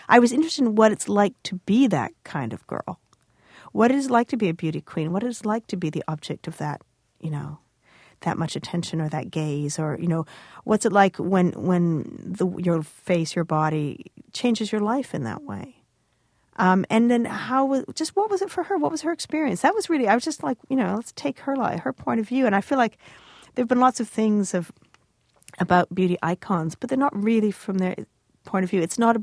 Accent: Toronto, Ontario, Canada; I'm from Toronto

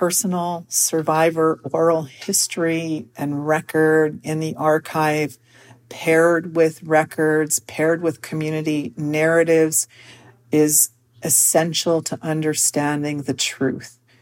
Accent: Winnipeg, Manitoba, Canada; I was born and raised here in Winnipeg, Manitoba. My mother is a residential school survivor.

